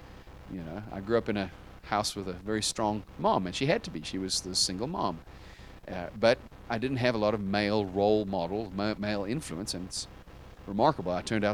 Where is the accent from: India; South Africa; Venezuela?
South Africa; also born or lived in United States; I grew up in a single-parent household in South Africa, and I was born in America, and my dad is American, but my mom and my dad were divorced when I was young, and I was raised in South Africa.